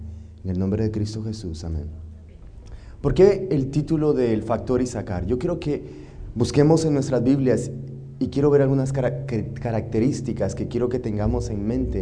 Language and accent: Spanish; California, United States; also born or lived in Costa Rica / Puerto Rico; Vengo de California, puedo decirles un poco de mí. Estudié en Costa Rica, en la Universidad Adventista de Costa Rica. También estuve en Puerto Rico, en la Universidad Adventista de Puerto Rico. Y después terminé terapia física en Loma Linda.